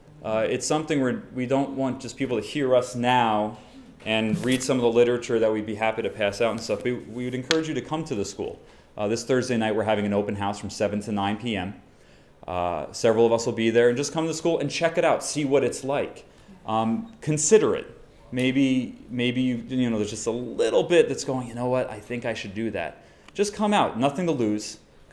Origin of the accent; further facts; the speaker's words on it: East Patchogue, New York, United States; A little history, I grew up in East Patchogue. I attended the South Country School District.